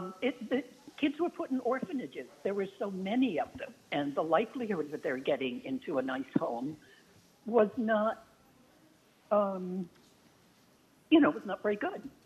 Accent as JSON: {"language": "English", "region": "Massachusetts", "country": "United States", "moved": "as an adult", "lives_now": "San Antonio, United States", "said": "Yeah, I say San Antonio, but I'm from Massachusetts. I've been here for 2 years."}